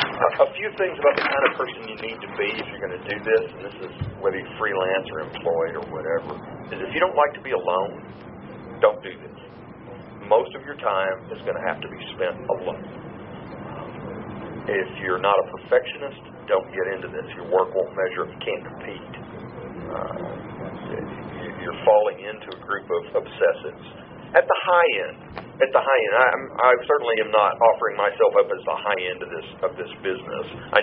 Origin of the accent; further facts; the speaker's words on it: the South, United States; accent: Southern; I find my Southern accent really roars up in face-to-face meetings. And there's some little show-off part of me that wants people to hear that hillbilly accent